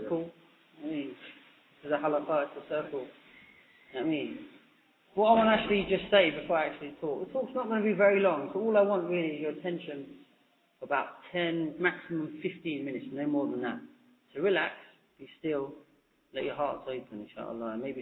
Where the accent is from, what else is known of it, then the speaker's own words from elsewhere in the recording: Camden, London, United Kingdom; I'm from Camden, the area of Camden. So it's way down northwest London, so you might know that area